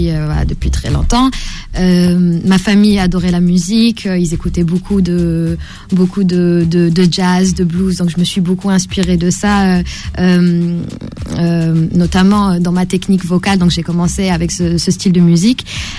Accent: Algiers, Algiers Province, Algeria; j'ai grandi à Alger. Je suis née à Alger. Toute ma vie, je l'ai vécu à Alger. Et après, on est parti 42. Après, on est parti à Tipaza.

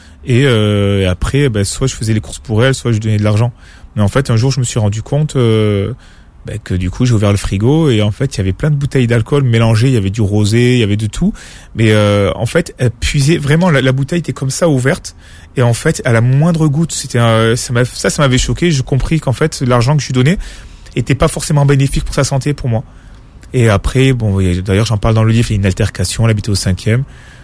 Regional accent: France; J'ai dit, écoutez, je suis né ici, je suis français.

